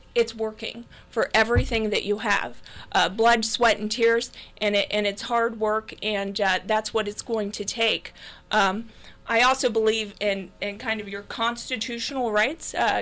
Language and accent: English; Columbus, Ohio, United States; I grew up in Columbus, so really diverse with a very diverse family